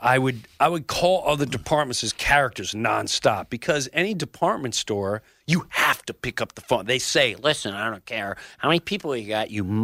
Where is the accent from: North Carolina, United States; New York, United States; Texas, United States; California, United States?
New York, United States; Valley Stream; I grew up in Valley Stream. Dad was a World War II vet. He did everything to survive. My mom worked at the airport.